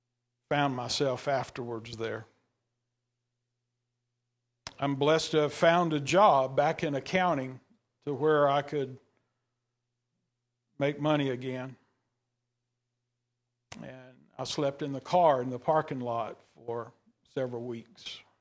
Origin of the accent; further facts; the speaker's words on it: Texas, United States; My great uncle was pastor at Truett Chapel Baptist Church, where I grew up in East Texas.